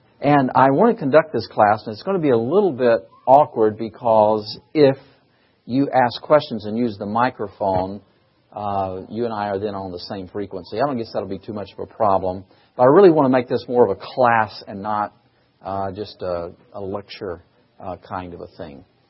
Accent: Michigan, United States; I'm from Michigan, too.

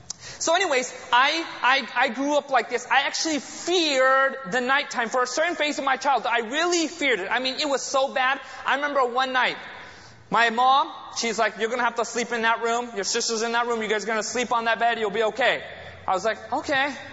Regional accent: United States; born there; my parents, you know, they came from India. I was born in America.

